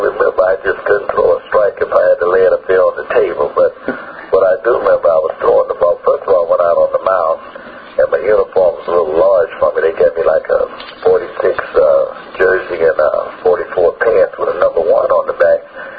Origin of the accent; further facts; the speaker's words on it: Riverside, California, United States; also born or lived in Thomasville; Well, actually, I was born in Thomasville, North Carolina, but actually grew up in Riverside, California. I did all my schooling out here.